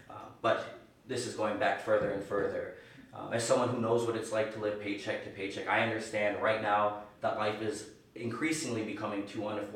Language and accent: English; Wisconsin, United States; And so I grew up in Wisconsin to a working home.